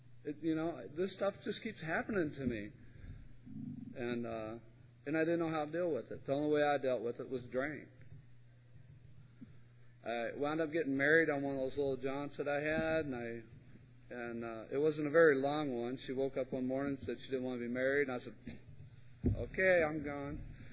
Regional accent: Kentucky, United States; also born or lived in East Los Angeles; I was born in East L.A. and grew up in Kentucky in a little bitty town. But we had lived in a couple other places.

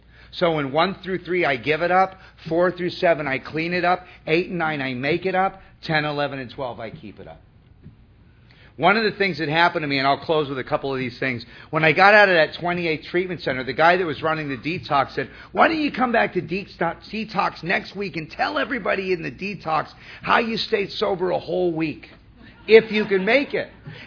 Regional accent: Malibu, California, United States; also born or lived in Chicago; You know, I grew up in Malibu. After I moved from Chicago, I'm in Malibu.

